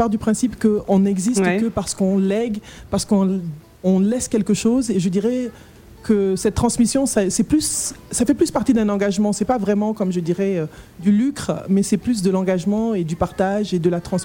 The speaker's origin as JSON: {"language": "French", "country": "Côte d’Ivoire", "tie": "born or raised there", "also_born_or_lived": "France / Senegal", "said": "Oui, en fait, j'ai grandi en partie en Côte d'Ivoire et en France. Donc, j'ai fait les navettes entre Paris, Dakar, Abidjan."}